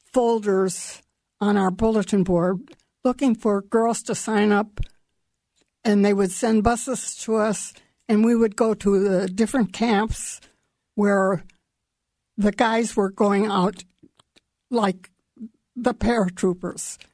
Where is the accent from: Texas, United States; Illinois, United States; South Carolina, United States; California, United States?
Illinois, United States; Chicago; And I was from Chicago originally.